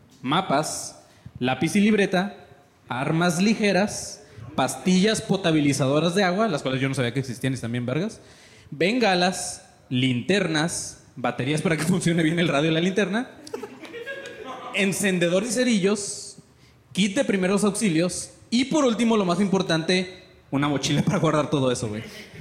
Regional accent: Puebla, Mexico; moved away; Yo lo digo siempre, soy de Puebla, pero no ejerzo. O sea, sí. Yo ya salí de ese pinche lugar hace un chingo, güey.

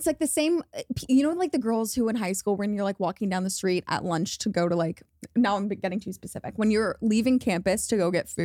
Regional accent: Los Angeles, California, United States; So I'm not that far east, but compared to Venice, I'm very far

